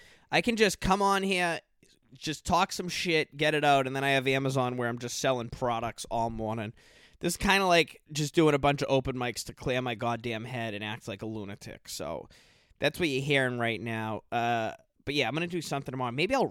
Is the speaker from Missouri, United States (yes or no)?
no; Massachusetts, United States; I'm drinking my iced coffee because I'm from Massachusetts.